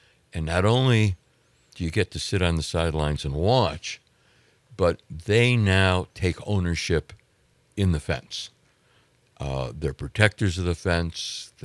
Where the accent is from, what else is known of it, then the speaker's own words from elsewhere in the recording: Chicago, Illinois, United States; No. I grew up on the South Side. White Sox.